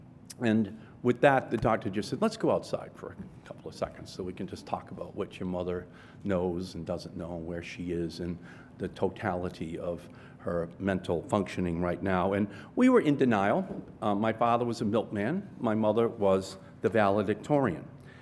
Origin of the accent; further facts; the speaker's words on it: Boston, Massachusetts, United States; I'm an Irish Catholic politician from Boston.